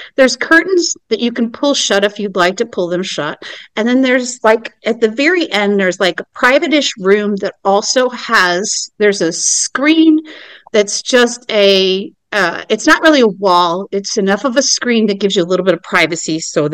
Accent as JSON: {"language": "English", "country": "United States", "said": "are you American? Yes, we're American."}